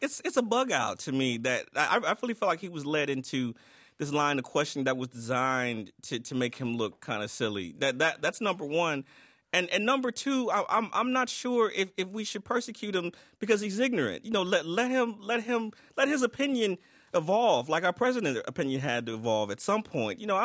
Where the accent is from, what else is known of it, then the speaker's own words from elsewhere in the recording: Cleveland, Ohio, United States; You know I'm from Cleveland, right? So I got to represent.